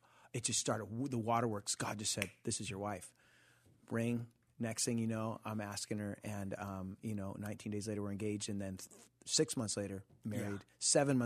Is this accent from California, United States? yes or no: yes; Santa Ana, California, United States; Yeah, I'm from Costa Mesa area. That's where I grew up